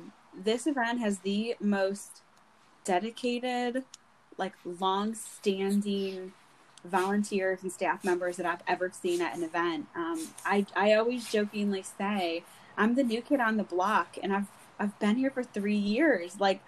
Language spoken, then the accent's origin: English; New York, United States; And as a New Yorker who didn't understand what beach culture was, I had to embrace the beach culture a little bit.